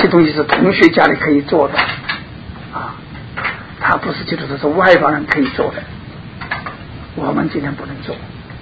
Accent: Hong Kong; 因为我从香港来，这个香港啊有很多的做法

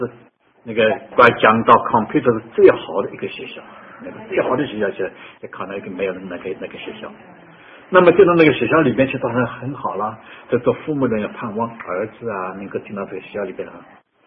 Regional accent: China; now in Vancouver, Canada; 尤其我们中国人啊，在这个洋人的国家里边呢，我们是占少数民族啊

